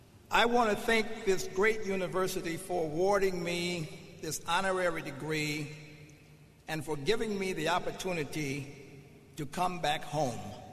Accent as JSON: {"language": "English", "town": "Detroit", "region": "Michigan", "country": "United States", "tie": "born or raised there", "said": "Growing up in Detroit, I have long admired Michigan State."}